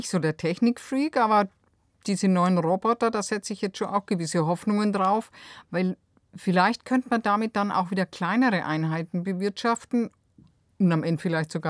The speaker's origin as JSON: {"language": "German", "region": "Bavaria", "country": "Germany", "said": "Und das bei uns in Bayern, wo der Durchschnittsbetrieb gerade mal 37 Hektar hat und 44 Kühe."}